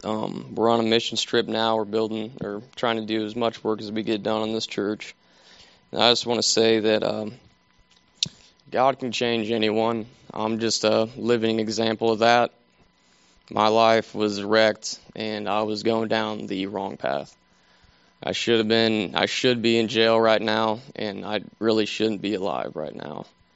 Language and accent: English; Markle, Indiana, United States; I'm from Markle, Indiana, and I was raised in a Christian home.